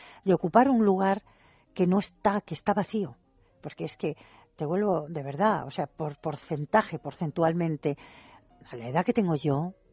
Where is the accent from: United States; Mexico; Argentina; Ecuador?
Mexico; Eso como vengo de México.